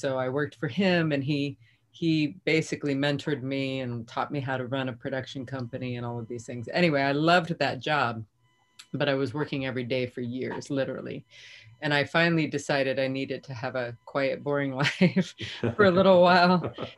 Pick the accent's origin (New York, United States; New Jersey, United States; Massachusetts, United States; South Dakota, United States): South Dakota, United States; And so I grew up in South Dakota. I am one of 10 children.